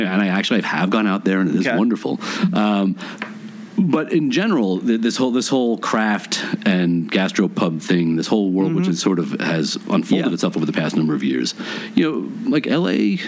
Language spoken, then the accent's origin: English; New York, United States; So I grew up in New York.